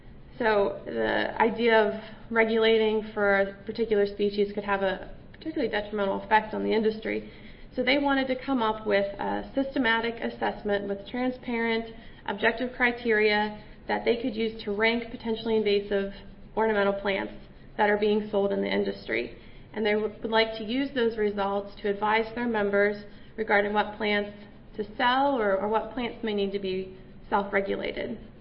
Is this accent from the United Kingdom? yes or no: no; Pittsburgh, Pennsylvania, United States; I'm from Pittsburgh, Pennsylvania.